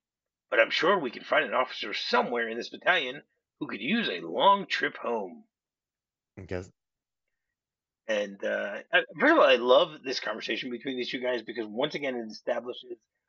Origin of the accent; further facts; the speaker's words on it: Michigan, United States; moved away; I grew up in Michigan. So, you know